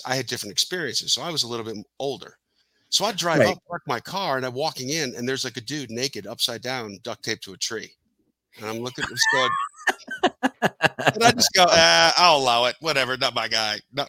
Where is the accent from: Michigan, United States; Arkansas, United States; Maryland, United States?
Michigan, United States; Detroit; I'm from Detroit, and I will drive nothing but a Toyota because those things are unstoppable.